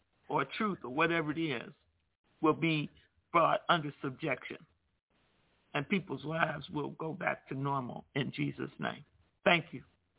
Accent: United States; I can't, I'm an American citizen. I can't speak for Canada and Canadians.

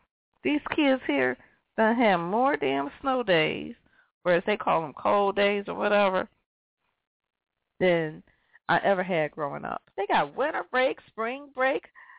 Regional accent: Midwest, United States; I'm not from Alaska. I'm from the damn Midwest, where we got four seasons that come like they're supposed to.

